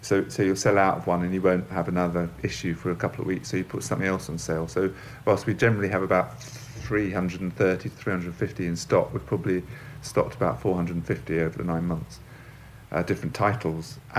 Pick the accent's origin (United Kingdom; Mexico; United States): United Kingdom; London; I mean, I'm from London, I've grown up in London, and I know where to go to get magazines.